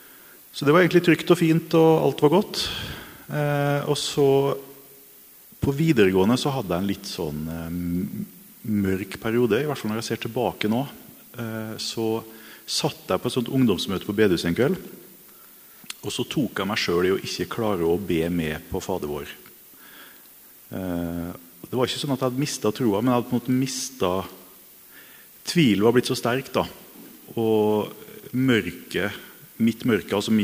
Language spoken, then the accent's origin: Norwegian; Bergen, Vestland, Norway; now in Oslo, Norway; så flyttet mine foreldre tilbake til Bergen, så, og jeg flyttet til Oslo. Grunnen til at jeg sier det bare at jeg har behov for å forklare dialekten min, for den veldig dårlig. Vokste opp I, jeg ville jo kalle det et godt kristent hjem.